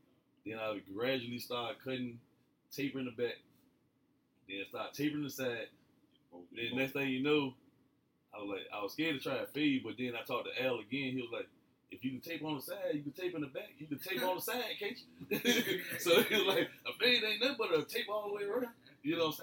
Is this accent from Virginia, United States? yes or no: yes; Petersburg, Virginia, United States; I'm from Petersburg, Virginia.